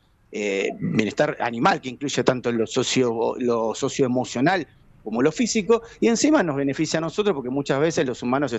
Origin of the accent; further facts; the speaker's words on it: Argentina; somos los argentinos, que somos muy futboleros.